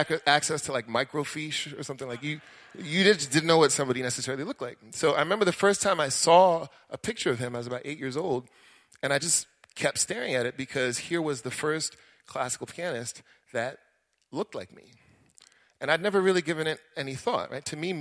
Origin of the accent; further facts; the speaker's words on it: Washington, District of Columbia, United States; born there; So I was born here in the United States, in Washington, D.C., and I sound very much like an American, but I did not really grow up, at least initially, as an American.